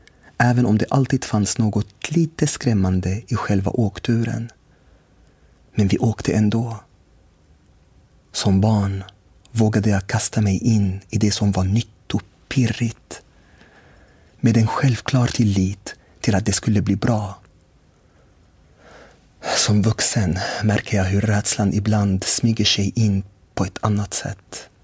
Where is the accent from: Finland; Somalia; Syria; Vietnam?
Syria; moved away; also born or lived in Sweden; sedan jag flytt från Syrien, där kriget plötsligt berövrade mig mitt hemland, flyttade jag till ett annat land igen efter att ha bott i Sverige i 12 år.